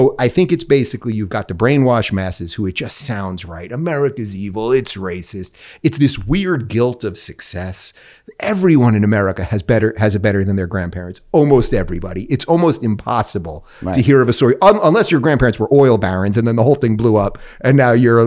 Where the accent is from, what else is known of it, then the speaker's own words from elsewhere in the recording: Long Island, New York, United States; Again, we grew up in Long Island.